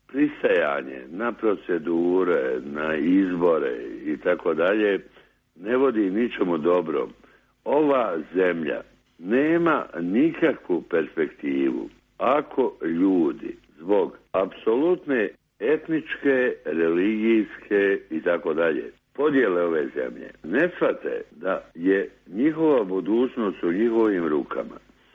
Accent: Mostar, Federation of Bosnia and Herzegovina, Bosnia & Herzegovina; Ja sam Mostarac.

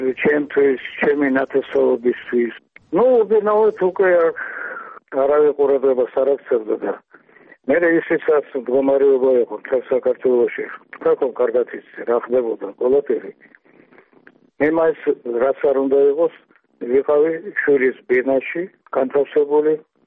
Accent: Tbilisi, Georgia; born there; მაგრამ მე ხომ თბილისში დავიბადე

